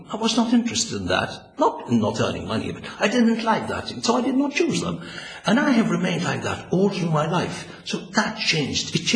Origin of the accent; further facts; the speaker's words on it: Malta; also born or lived in Gozo; My father was a doctor there for 2 years, so Papa had to come back to Malta when I was just 15 days old.